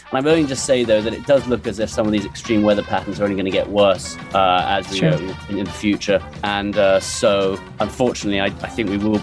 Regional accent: London, United Kingdom; now in Washington, United States; I've just moved from London to DC to take this new opportunity at the State Department. And look, I was born and raised in London.

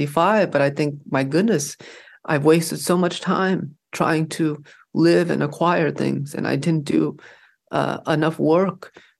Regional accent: Hartford, Connecticut, United States; I grew up in Hartford, going to the Baptist church, and we saw, every week we heard about Noah's Ark.

